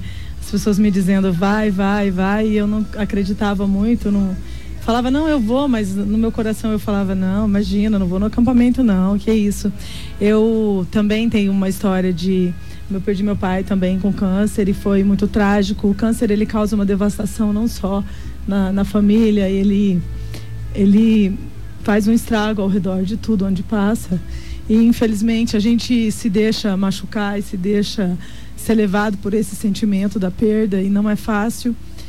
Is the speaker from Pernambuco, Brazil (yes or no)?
no; Dourados, Mato Grosso do Sul, Brazil; also born or lived in Campo Grande; Eu sou natural daqui de Dourados.